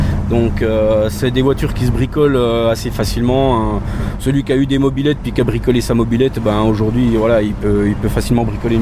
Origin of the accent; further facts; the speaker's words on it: Pontarlier, Bourgogne-Franche-Comté, France; Si, si, je suis d'ici. Moi, je suis natif de Pontarlier, toujours été sur Pontarlier.